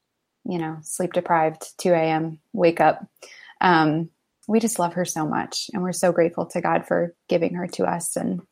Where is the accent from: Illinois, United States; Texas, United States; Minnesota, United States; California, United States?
Illinois, United States; Crystal Lake; also born or lived in New York City; So, born and raised in the Crystal Lake area.